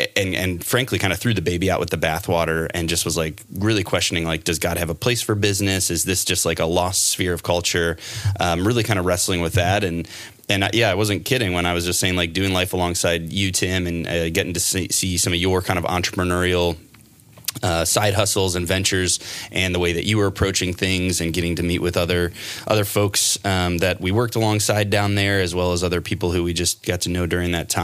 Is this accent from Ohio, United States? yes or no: yes; Ohio, United States; moved away; And we're from Northeast Ohio where it's just like gray and wet and cold. And we're like, all right, Arizona or Florida.